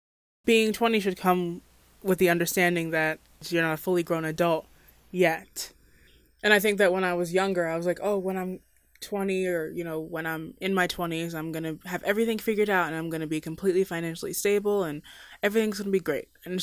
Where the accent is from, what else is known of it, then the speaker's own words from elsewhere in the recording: New Jersey, United States; moved away as an adult; I moved here from New Jersey when I graduated high school. And how do you start all over in a new state?